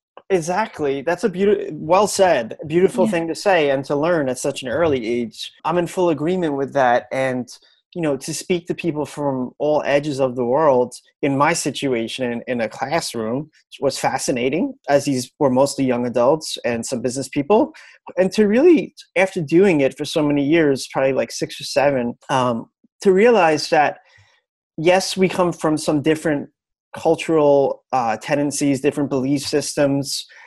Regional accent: New York, United States; Like, you know, growing up on Long Island, you made fun of the Jews, the Italians, the Irish, and the German.

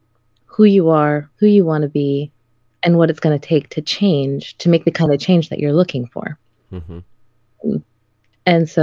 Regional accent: Miami, Florida, United States; I grew up in Miami. I saw it. I heard it all. And I was always so confused being raised in a Catholic family.

